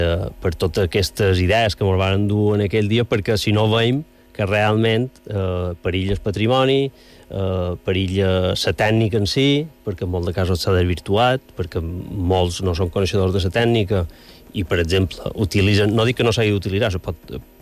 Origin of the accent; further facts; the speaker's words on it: Bunyola, Balearic Islands, Spain; i nosaltres tots som de Bunyola, i no mos coneixíem